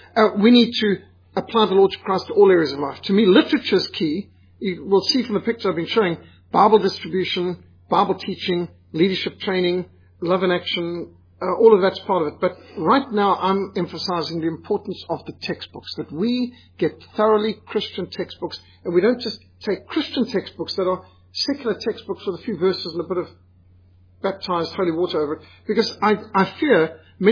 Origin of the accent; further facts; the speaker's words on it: South Africa; Well, for most of my life, Russia's been our enemy.